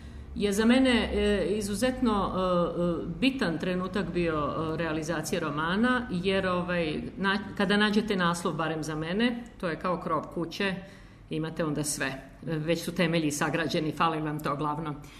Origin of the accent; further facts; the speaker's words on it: Belgrade, Serbia; kako u Beogradu gde sam rođena, tako i u Slavoniji gde sam odlazila na letnje raspuste sa mojom majkom, kod bake.